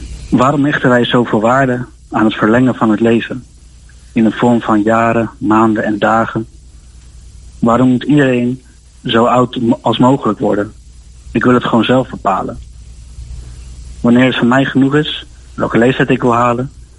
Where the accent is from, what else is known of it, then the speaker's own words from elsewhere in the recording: Almere, Flevoland, Netherlands; also born or lived in Haarlem; Daarvoor heb ik in Almere gewoond. In 2 delen. Ik heb eigenlijk mijn hele jeugd doorgebracht in Almere.